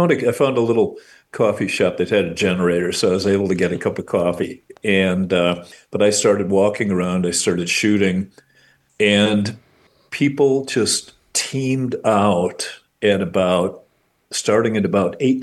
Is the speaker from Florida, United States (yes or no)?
no; Chicago, Illinois, United States; I use the example as a Chicagoan that friends of mine asked me, you know, what was it like?